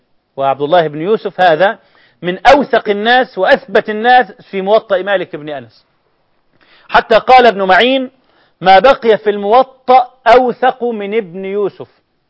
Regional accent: Egypt; الطالب اللي بيقرأ والشيخ بيسمع بصحله كما يقولون عندنا في مصر

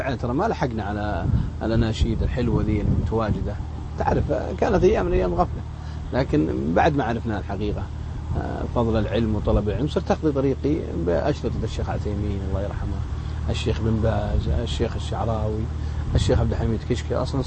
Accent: Unaizah, Al-Qassim, Saudi Arabia; وطبعا من عنيزه لمكه ديرتنا عنيزه في القصيم حوالي 800 كيلو

